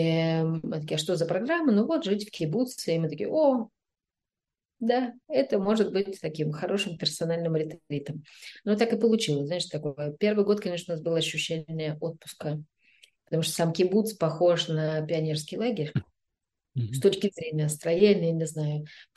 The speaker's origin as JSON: {"language": "Russian", "town": "Smolensk", "region": "Smolensk Oblast", "country": "Russia", "also_born_or_lived": "Khanty-Mansiysk / Kazan", "said": "То есть я сама из Смоленска, мой муж из Тобольска, потом мы 10 лет жили в Ханты-Мансийске, это север, потом мы жили, ну, 10 лет в Казани."}